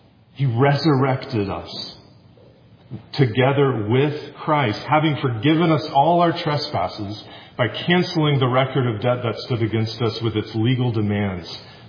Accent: Decatur, Georgia, United States; I grew up in Decatur, Georgia, and we have a lot of dogwoods.

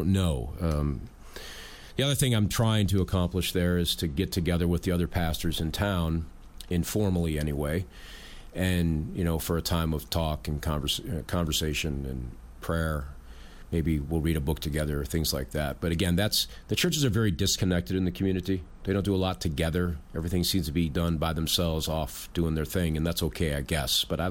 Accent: New York, United States; That's who I am. I mean, I'm from New York. I can't change that.

